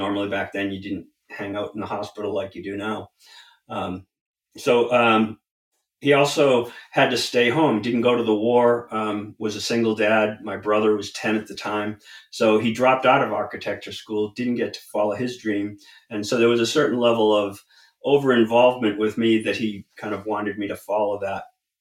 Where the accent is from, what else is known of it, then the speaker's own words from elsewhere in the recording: New England, United States; And growing up in New England